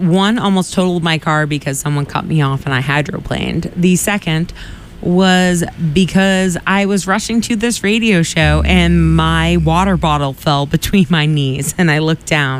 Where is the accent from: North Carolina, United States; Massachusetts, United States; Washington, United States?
Massachusetts, United States; Quincy; I grew up in Quincy, so Weymouth is relevant